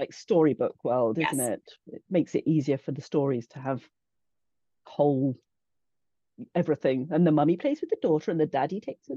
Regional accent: England, United Kingdom; I'm a little paranoid about being too English.

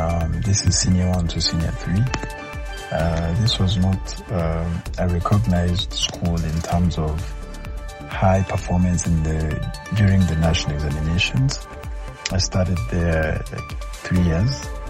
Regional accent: Kigali, Rwanda; English is a second language; I was born and raised from Rwanda, Kigali. Nyamirambo is my hometown.

